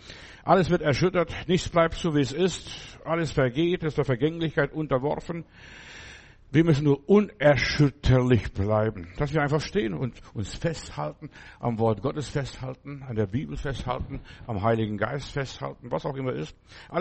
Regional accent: Lithuania; Ich weiß mal, bei meinem Uropa, bei uns zu Hause in Litauen, da hat er seinen Sarg unter der Treppe gehabt

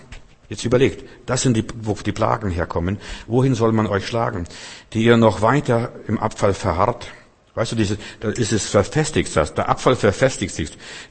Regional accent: Klaipeda, Klaipėda County, Lithuania; in Memel, wo ich aufgewachsen bin

